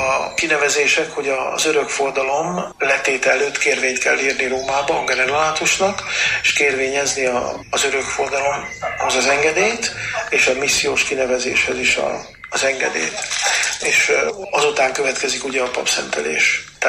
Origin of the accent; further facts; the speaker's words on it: Szihalom, Heves, Hungary; Heves megyében, Szárhelyből származom, Szihalom kisközségből